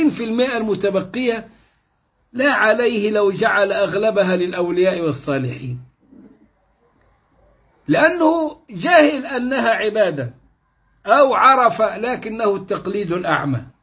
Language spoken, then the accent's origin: Arabic; Upper Egypt, Egypt; تروح تقول يا بدوي يا عدوي، عندنا في الصعيد يا قناوي يا رفاعي يا دسوقي.